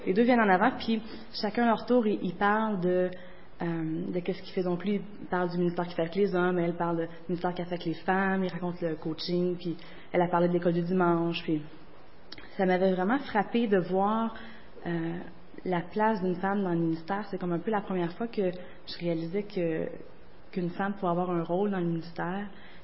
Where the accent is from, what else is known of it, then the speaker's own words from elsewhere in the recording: Gatineau, Quebec, Canada; also born or lived in Maniwaki; Mes parents étaient catholiques, se sont convertis juste un peu avant que je naisse. On est déménagé de Maniwaki à Gatineau quand j'avais 3 ans. Et puis, on s'est installé à l'église de Gatineau quand j'avais 3 ans.